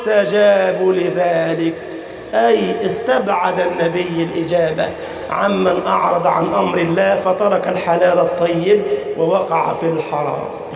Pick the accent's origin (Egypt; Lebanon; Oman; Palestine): Egypt